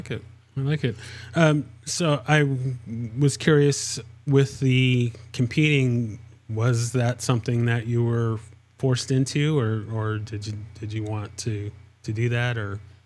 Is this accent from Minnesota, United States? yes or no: no; San Diego, California, United States; So I'm originally from the San Diego area